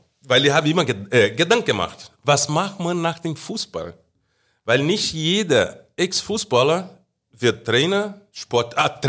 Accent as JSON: {"language": "German", "country": "Germany", "also_born_or_lived": "Brazil", "said": "ich kann sagen, ich habe 2. Also ich habe Deutschland und habe Brasilien. Wenn ich in Deutschland bin, am München Flughafen landet, ich bin Deutscher. Also ich bin zu Hause."}